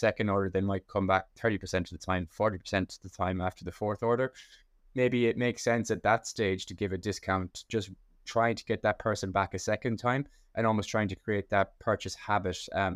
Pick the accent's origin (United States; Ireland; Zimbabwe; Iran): Ireland; as your listeners can probably hear, I'm from Ireland.